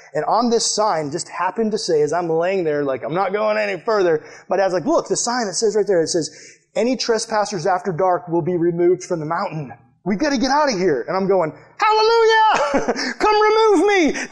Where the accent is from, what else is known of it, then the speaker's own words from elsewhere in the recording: Massachusetts, United States; I'm from Massachusetts, so New Hampshire's like way up high in the north, above Massachusetts.